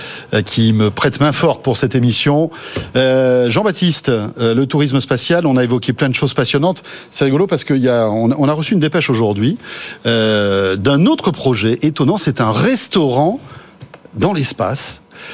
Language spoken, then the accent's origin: French; Hauts-de-France, France; Je suis un picard, mais moins surgelé, si vous voulez.